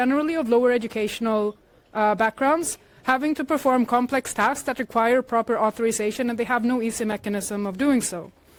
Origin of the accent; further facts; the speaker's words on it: Sweden; I'm from Sweden, where we have a very high level of EID adoption.